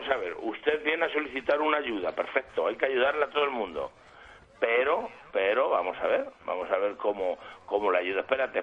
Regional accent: Castilla-La Mancha, Spain; Ah, pues yo soy manchego.

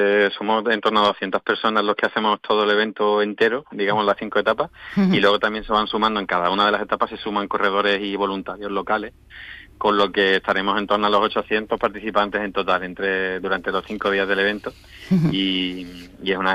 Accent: Algeciras, Andalusia, Spain; Somos de aquí de Algeciras

